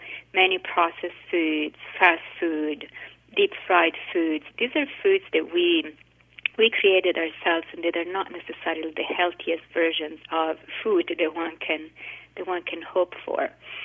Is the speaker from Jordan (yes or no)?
no; Italy; also born or lived in United States; I grew up in Italy, and I can attest to how different the diet there is from the United States, and I lived in the States long enough to really appreciate the difference.